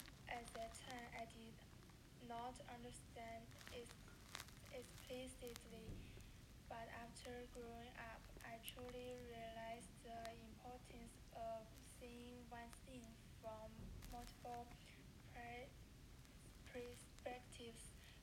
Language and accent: English; Shandong, China; English is a second language; I grew up in Shandong, a not so famous city compared to Beijing, Shenzhen, and Shanghai.